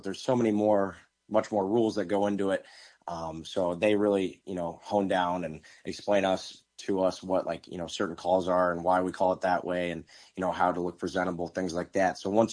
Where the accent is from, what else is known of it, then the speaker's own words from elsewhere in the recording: Aledo, Illinois, United States; also born or lived in McHenry; So I've been obviously growing up in Aledo, been wrestling, big wrestling, football town, been wrestling, playing all my life. We moved up to McHenry my summer of eighth grade year.